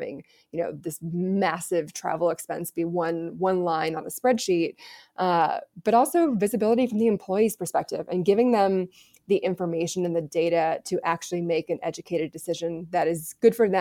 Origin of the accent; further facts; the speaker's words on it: California, United States; I had never been there before. I was from California.